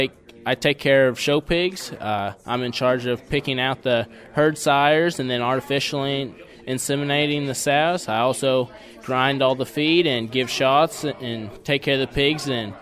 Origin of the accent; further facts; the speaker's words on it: Princeton, Kansas, United States; I'm from Princeton, Kansas. I went to Central Heights FFA.